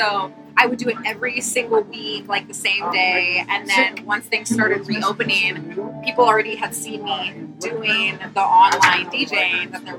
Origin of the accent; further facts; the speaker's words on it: Berkeley, California, United States; I grew up in Berkeley. Like, I grew up around lots of tattoos, piercings, crazy colored hair.